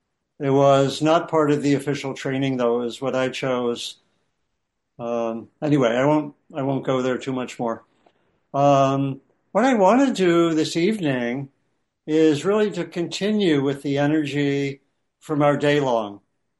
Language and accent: English; Washington, District of Columbia, United States; I grew up in the Washington area, DC area, and we would go to New York maybe twice a year to hang out with my grandparents.